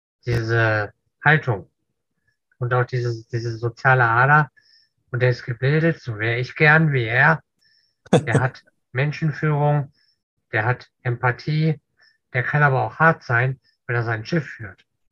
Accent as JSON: {"language": "German", "region": "Northern Germany", "country": "Germany", "said": "Als Norddeutscher habe ich den verstanden."}